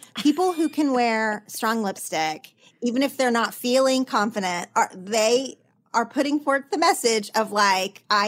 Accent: Oklahoma, United States; now in Los Angeles, United States; There was just a lot of things that felt like in my small town growing up in Oklahoma that you had to be a certain way.

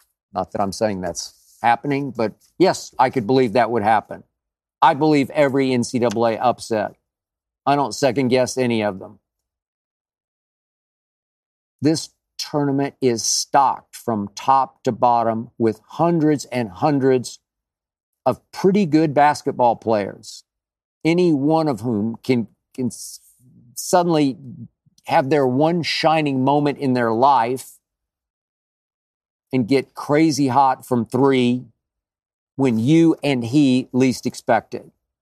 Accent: Oklahoma, United States; Yep, I grew up in Big 12 country. And yes, I grew up an Oklahoma fan.

